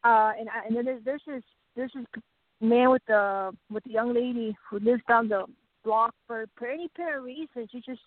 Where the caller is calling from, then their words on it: Sedona, Arizona, United States; Sedona. Where I live. Sedona, Arizona.